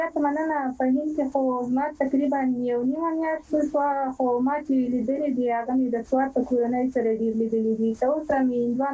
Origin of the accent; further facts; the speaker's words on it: Ghazni, Afghanistan; زه ډیر ویاړم چې زه د غزنی ولایت یم.